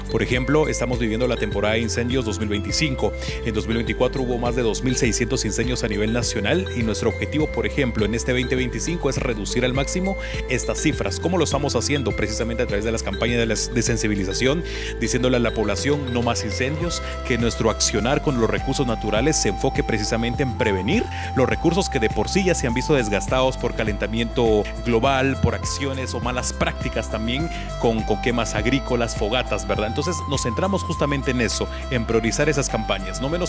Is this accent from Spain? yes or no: no; Guatemala; lo que hacemos como población guatemalteca es alarmarnos, ¿sí?